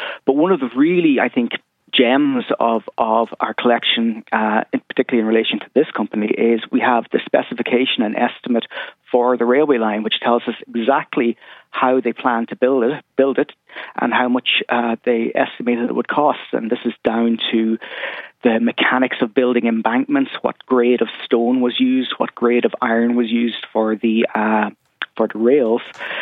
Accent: County Donegal, Ireland; accent: Donegal; you might hear my accent. I grew up in Donegal, where there's no railways today.

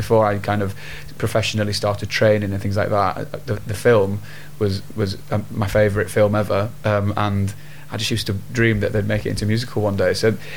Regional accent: Sheffield, Yorkshire and the Humber, United Kingdom; So I did lots of things growing up in Sheffield.

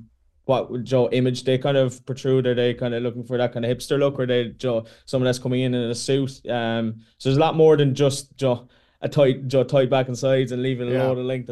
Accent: Glengarriff, Munster, Ireland; I'm from Glengariff in West Cork

